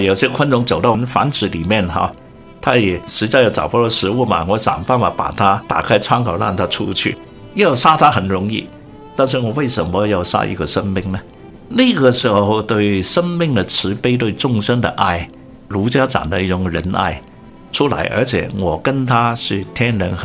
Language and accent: Chinese; Hong Kong; 我香港长大的，跟他没关系的应该。